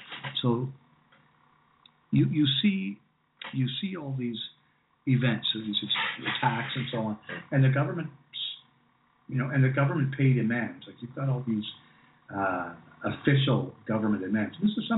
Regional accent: England, United Kingdom; But, you know, being English, I tend to follow the cultural shifts in English-speaking countries much more so than in other ones.

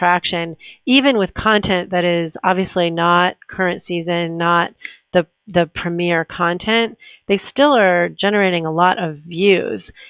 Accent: Midwest, United States; So I do think growing up in the Midwest and having that sort of more agrarian community around me gave me a sort of a grounding

